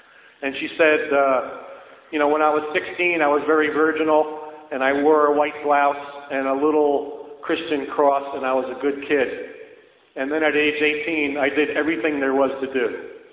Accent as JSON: {"language": "English", "town": "Tarrytown", "region": "New York", "country": "United States", "tie": "born or raised there", "also_born_or_lived": "White Plains, United States", "said": "And then at age 10, I moved from Tarrytown, New York to White Plains, New York, which was about 20 minutes away."}